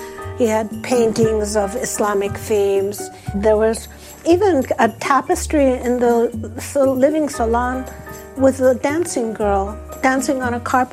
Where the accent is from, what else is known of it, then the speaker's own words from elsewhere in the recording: Pittsburgh, Pennsylvania, United States; born there; And when I tell them that I was born in Pittsburgh, they laugh.